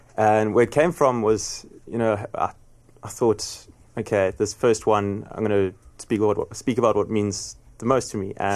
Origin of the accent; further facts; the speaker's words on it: Melkbosstrand, Western Cape, South Africa; Cape Town born and bred. Grew up in Malkbos Strand.